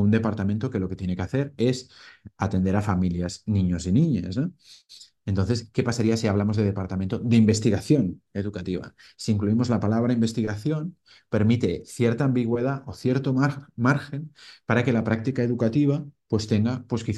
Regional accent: Spain; como artista español

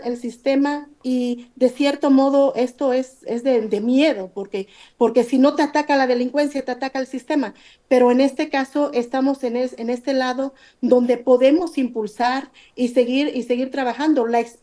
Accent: Guerrero, Mexico; yo también soy de Guerrero, por favor escúchenme, yo también represento, aunque sea un poquito de Guerrero

